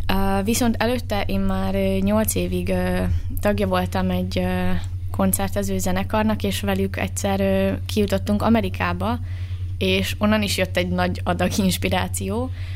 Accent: Borsod-Abaúj-Zemplén, Hungary; accent: Matyó; amikor mondom, hogy mezőkövesdi vagyok, akkor így szembesítenek is vele, hogy hát igen, a T-i betűidről hallatszik, és én meg így, yes, igen, én Matyó vagyok.

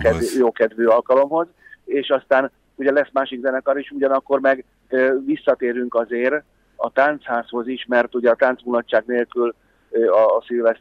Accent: Pomáz, Pest, Hungary; Egyébként a faluba, Pomázon, ahol fölnőttünk, ott sokszor volt az, hogyha a rendes karácsonyban nem volt hó

